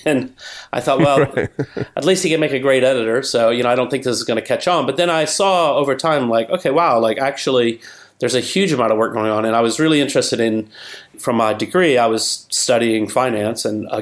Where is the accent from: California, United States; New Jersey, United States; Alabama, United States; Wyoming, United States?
Alabama, United States; Yeah. I'm from Alabama originally.